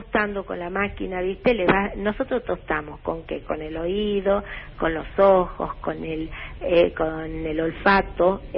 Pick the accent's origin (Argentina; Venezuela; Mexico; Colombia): Argentina; Colonia Santa Rosa, Salta; also born or lived in Jujuy; yo viví en, nací en Jujuy y me crié en el ramal salteño, en una localidad que se llama Colonia Santa Rosa, una colonia que era toda de agricultores, todos, la mayoría eran españoles, italianos, algunos griegos, y la finca donde vivía yo se llamaba La Estrella.